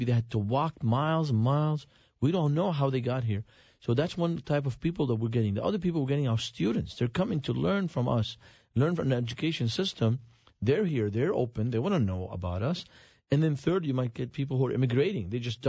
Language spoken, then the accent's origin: English; Beirut, Beirut Governorate, Lebanon; The church I grew up in Beirut had a regular prayer meeting